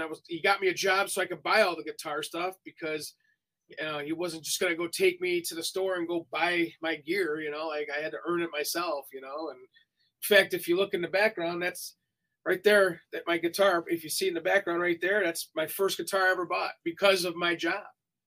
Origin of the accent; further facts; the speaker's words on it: Garfield Heights, Ohio, United States; And when I grew up in Garfield Heights, our teams were like the Yankees, the Orioles, the White Sox, the Indians.